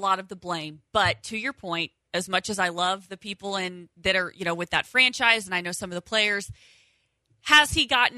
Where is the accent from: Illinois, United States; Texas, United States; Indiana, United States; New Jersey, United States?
Indiana, United States; Let's start in my home state with the Indianapolis Colts.